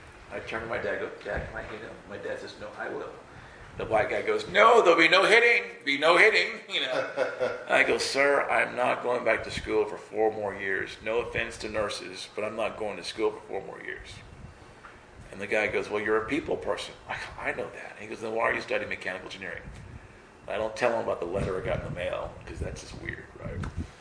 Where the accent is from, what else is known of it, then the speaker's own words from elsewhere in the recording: Alabama, United States; Now, I grew up in Alabama. Because every time we'd move up my dad's army, we'd move away for 3 years, come back for 2, go away for 4, come back for 1.